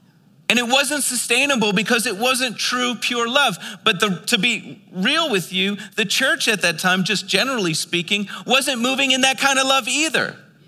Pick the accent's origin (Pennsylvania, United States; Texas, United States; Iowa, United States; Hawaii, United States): Pennsylvania, United States; Philadelphia; I'm from Philly.